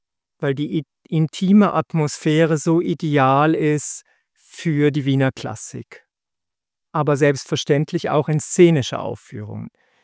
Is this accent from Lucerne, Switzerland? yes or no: no; Zurich, Switzerland; ich komme aus Zürich